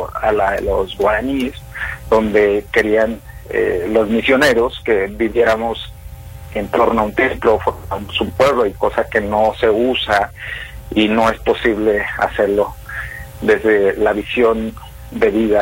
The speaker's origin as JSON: {"language": "Spanish", "town": "Narogachi", "region": "Chihuahua", "country": "Mexico", "tie": "born or raised there", "said": "Antes que ser abogado soy Rarámuri, originario de la Sierra Tarahumara, de la comunidad Rarámuri de Narogachi."}